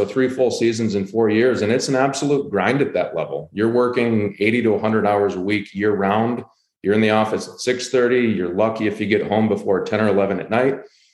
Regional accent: Rochester, Minnesota, United States; And I had a buddy back in my hometown of Rochester, Minnesota, who was the best man at my wedding

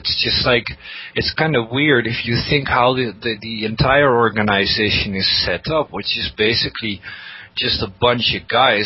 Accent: Netherlands; born there; English is a second language; I came here basically looking for a job because I was born in the Netherlands.

